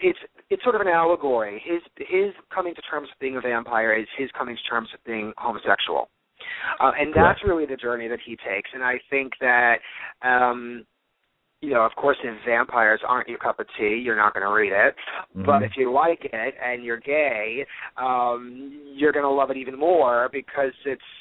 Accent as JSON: {"language": "English", "town": "Hoboken", "region": "New Jersey", "country": "United States", "tie": "born or raised there", "said": "Now, remember, I grew up in Hoboken, New Jersey, an Italian Catholic family. I went to St. Anne's School."}